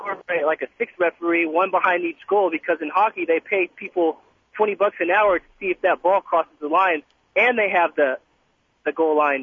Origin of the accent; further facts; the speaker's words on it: Sacramento, California, United States; And I'm from Sacramento, California, playing for the Sacramento Gold.